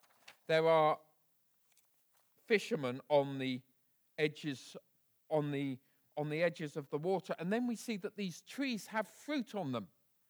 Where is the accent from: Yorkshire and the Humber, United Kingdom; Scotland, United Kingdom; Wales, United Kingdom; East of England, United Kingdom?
East of England, United Kingdom; Bedford; I was raised in Bedford, a town about 50 miles north of here.